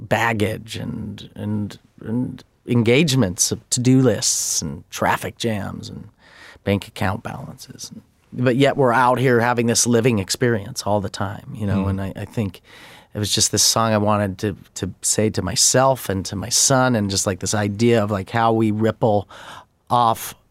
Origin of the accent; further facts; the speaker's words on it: Denver, Colorado, United States; also born or lived in Dallas / Louisville / St. Louis / Los Angeles; now in Bay Area, United States; Well, Denver, Dallas, Louisville, St. Louis, L.A.